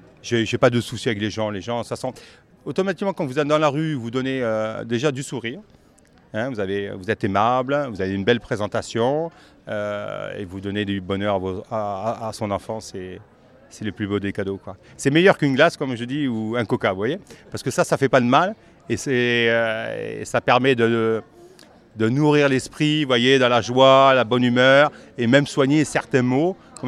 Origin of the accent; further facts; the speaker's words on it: Toulouse, Occitanie, France; je suis clown, je viens de Toulouse.